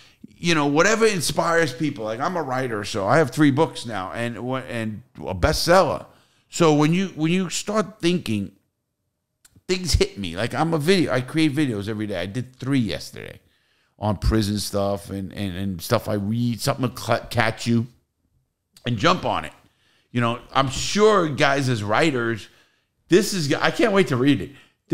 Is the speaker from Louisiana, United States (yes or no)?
no; New York, United States; And that's the way we are from New York.